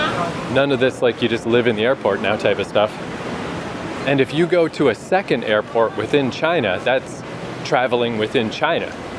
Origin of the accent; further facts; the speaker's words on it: Canada; They don't care that I'm from Canada.